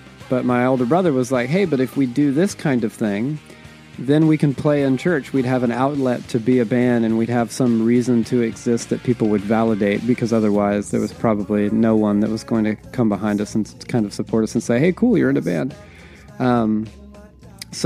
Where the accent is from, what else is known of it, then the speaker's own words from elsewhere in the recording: Georgia, United States; My dad, we grew up in Southeast Georgia.